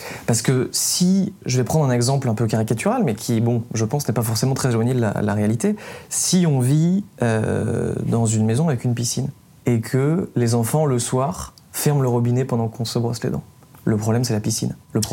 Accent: south-east France, France; je viens du sud-est de la France, qui est en cata, effectivement, dans une petite ville où il y a beaucoup, beaucoup d'inondations toutes les dernières années. Et c'est des territoires historiquement très à droite.

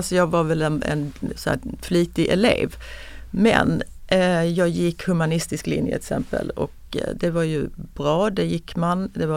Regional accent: Malmö, Skåne, Sweden; also born or lived in Växjö / Nyköping / Karlskrona; Jag födde i Växjö och sen flyttade vi till Nyköping och sen bodde vi i Karlskrona och sen Malmö.

